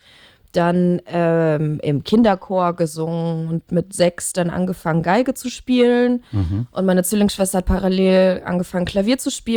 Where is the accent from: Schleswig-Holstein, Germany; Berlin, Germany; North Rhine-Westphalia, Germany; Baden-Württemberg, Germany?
North Rhine-Westphalia, Germany; Leverkusen; da bin ich geboren und aufgewachsen und relativ jung dann so mit den ersten Versuchen irgendwie nach Köln rübergekommen.